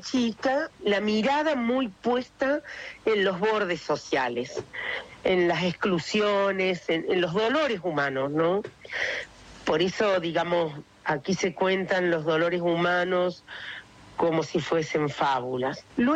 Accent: Oliva, Córdoba, Argentina; born or raised there

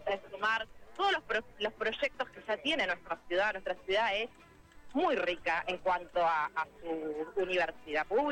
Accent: La Plata, Buenos Aires Province, Argentina; Yo soy de Sicardi, así.

